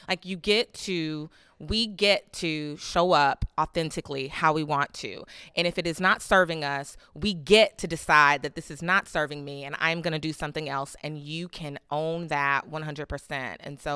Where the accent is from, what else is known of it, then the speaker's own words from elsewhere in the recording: Louisville, Kentucky, United States; I'm from Louisville, Kentucky.